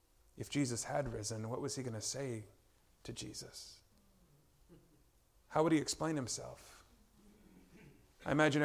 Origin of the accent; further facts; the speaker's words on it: Texas, United States; Now, I'm from Texas, y'all. I don't know what bamboo is to save my soul, right?